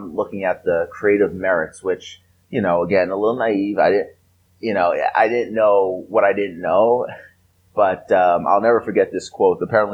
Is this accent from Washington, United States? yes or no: no; Staten Island, New York, United States; and I grew up in Staten Island, New York.